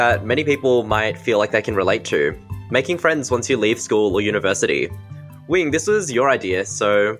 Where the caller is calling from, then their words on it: Victoria, Australia; I'm a fresh out of uni graduate and a young Chinese Australian. I'm recording from Wurundjeri country.